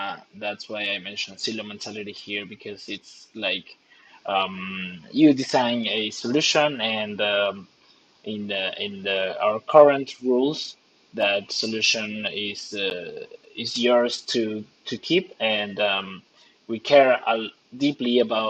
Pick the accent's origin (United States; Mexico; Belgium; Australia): Mexico; I'm from Mexico.